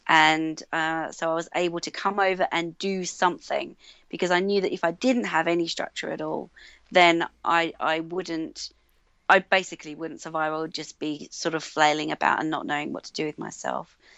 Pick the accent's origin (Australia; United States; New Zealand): Australia; now in England, United Kingdom; I was going to start by saying I'm Australian, but you all kind of know that, but that's what I lead with over here in England.